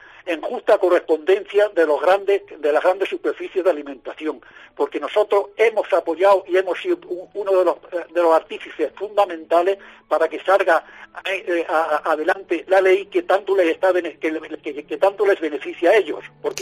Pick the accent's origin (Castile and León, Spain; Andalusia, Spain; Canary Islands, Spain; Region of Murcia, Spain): Andalusia, Spain; me siento orgulloso como andaluz que soy.